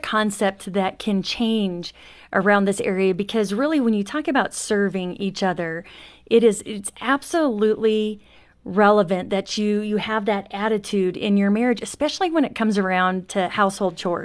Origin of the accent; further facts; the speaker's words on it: Phoenix, Arizona, United States; We were raised in Phoenix, Arizona.